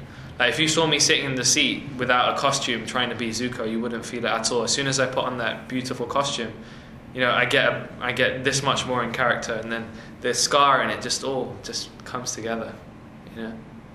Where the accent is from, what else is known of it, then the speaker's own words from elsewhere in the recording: United Kingdom; accent: British; I tried to neutralize my British accent a bit